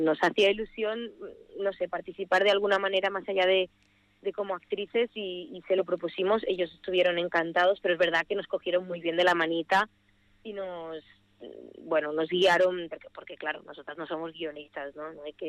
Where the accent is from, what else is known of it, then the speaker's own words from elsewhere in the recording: Catalonia, Spain; yo en mi caso, yo soy del Delta del Ebro, de un pueblecito pequeñito